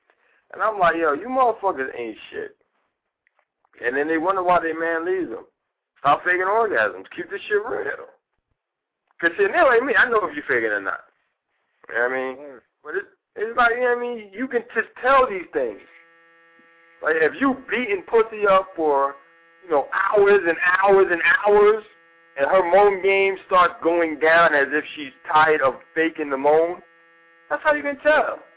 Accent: New York, United States; I am from New York.

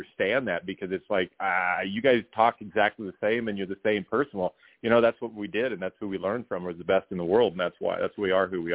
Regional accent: Nebraska, United States; I come from Western Nebraska, and we didn't have scouts out there growing up

